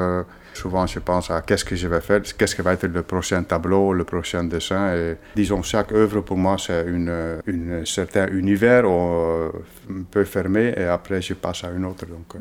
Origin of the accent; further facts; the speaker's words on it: Netherlands; also born or lived in Spain / United States; now in France; Et moi, j'ai grandi aux Pays-Bas parce qu'il travaillait là-bas. Et en fait, c'est toute ma scolarité, je l'ai passée... aux Pays-Bas. Après, j'ai voyagé, j'ai dû aller en Espagne, aux États-Unis et maintenant en France depuis pas mal d'années.